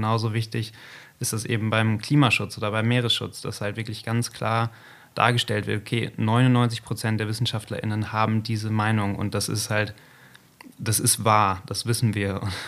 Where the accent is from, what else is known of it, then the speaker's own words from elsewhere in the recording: Germany; wir jetzt direkt am Meer wohnen und vorher auch, weiß nicht, wir kommen beide so aus dem Umland von Bremen, irgendwie haben da mal gewohnt.